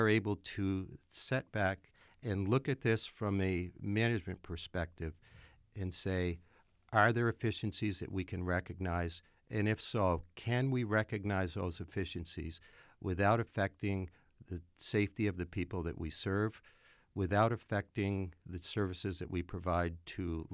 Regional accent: United States; The first thing I'd like to say is that, you know, I'm from Orleans County. I'm very aware of the economic climate there

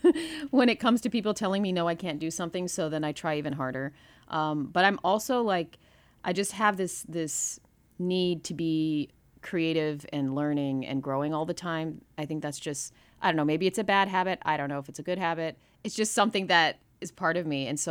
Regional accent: Boulder, Colorado, United States; born there; now in Chicago, United States; So I was born in Boulder, Colorado, and moved all over the place because my dad's a professor. And then I ended up in Chicago for work, and that's where I've been ever since.

